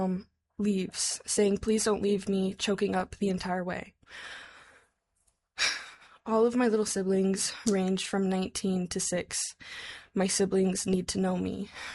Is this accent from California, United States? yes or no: no; Anchorage, Alaska, United States; from Anchorage, and I'm in support of House Bill 157.